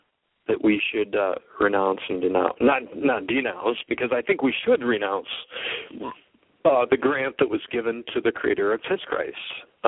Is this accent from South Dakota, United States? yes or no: yes; South Dakota, United States; I just wasn't aware of that growing up in South Dakota.